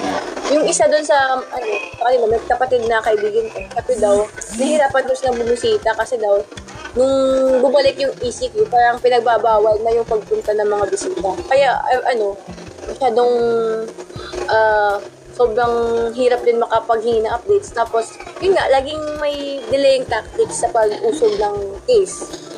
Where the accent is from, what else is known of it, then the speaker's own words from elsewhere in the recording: Eastern Visayas, Philippines; Tagalog is a second language; Actually, very conscious ako sa Tagalog ko kasi hindi ako Tagalog. Waray, talagang family.